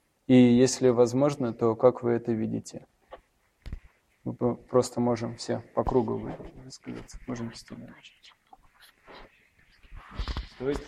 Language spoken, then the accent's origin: Russian; Rostov-on-Don, Rostov Oblast, Russia; я из Ростова-на-Дону, я не из Москвы.